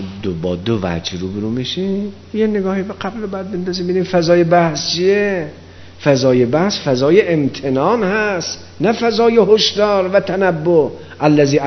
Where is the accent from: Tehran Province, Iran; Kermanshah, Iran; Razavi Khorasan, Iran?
Razavi Khorasan, Iran; Mashhad; ما که مشهدی هستیم، منتظریم کسی از ما بپرسه که شما کجایی هستیم؟ از مشهد هست